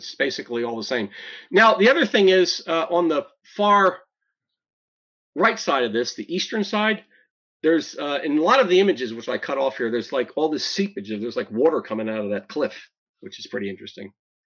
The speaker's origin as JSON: {"language": "English", "region": "New Jersey", "country": "United States", "said": "I'm from New Jersey, but not Jersey City."}